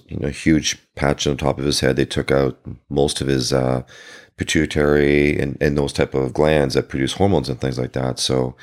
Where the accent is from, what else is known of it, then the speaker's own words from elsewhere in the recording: Toronto, Ontario, Canada; moved away; But in a nutshell, Canadian, born and raised in Toronto, and went to school there. I left in 1990